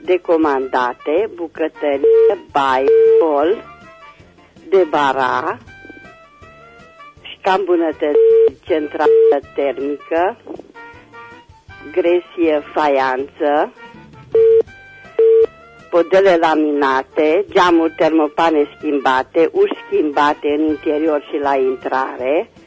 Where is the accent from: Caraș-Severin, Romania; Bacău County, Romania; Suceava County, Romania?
Caraș-Severin, Romania; Reșița; sunt din Reșița